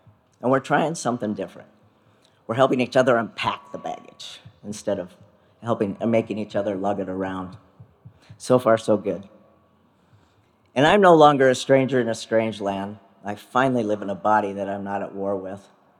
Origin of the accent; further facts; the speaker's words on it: Montana, United States; And I stood on the top of Mount Sentinel, staring down at my hometown, listening to … humming along in the crisp autumn air.